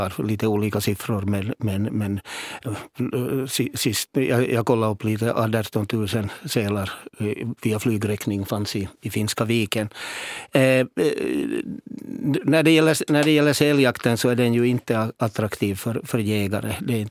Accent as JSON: {"language": "Swedish", "town": "Vaasa", "region": "Ostrobothnia", "country": "Finland", "tie": "born or raised there", "said": "Kunde vi läsa i mina hemknutar att Vasaområdet får man inte fiska abborre nu på en månad"}